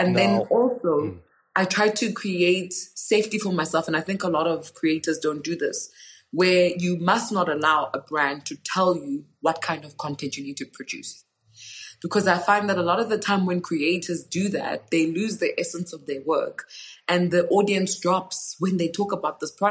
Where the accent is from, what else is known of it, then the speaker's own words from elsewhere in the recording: South Africa; They booked me because of my content.